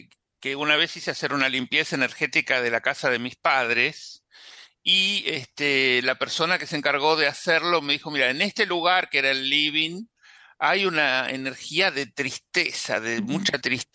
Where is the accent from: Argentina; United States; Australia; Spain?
Argentina; San Antonio de Areco, Buenos Aires Province; venirse a vivir con los otros parientes que tenía en San Antonio de Areco, de donde soy yo.